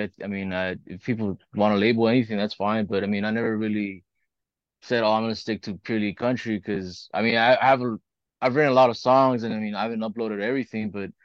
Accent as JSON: {"language": "English", "town": "Huntington Park", "region": "California", "country": "United States", "tie": "born or raised there", "said": "I grew up more around the Huntington Park area."}